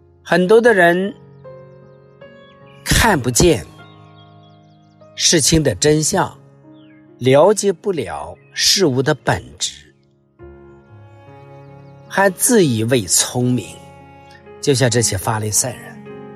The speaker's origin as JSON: {"language": "Chinese", "country": "China", "said": "就经常说我们中国人说鼠目寸光"}